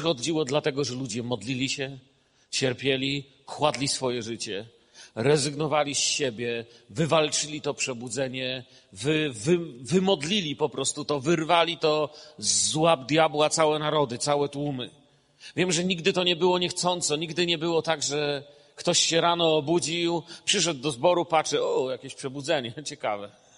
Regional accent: Silesian Voivodeship, Poland; jak to tam u nas na Śląsku mówią, kupa ludzi przyjdzie

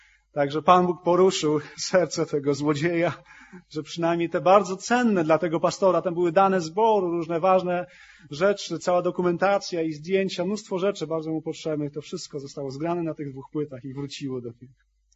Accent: Świnoujście, West Pomeranian Voivodeship, Poland; I tam w Świnoujściu, skąd pochodzę, szliśmy z grupą młodzieży

